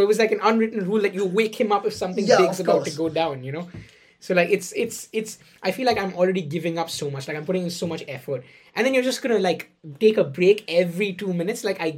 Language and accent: English; India; I'm from India, right?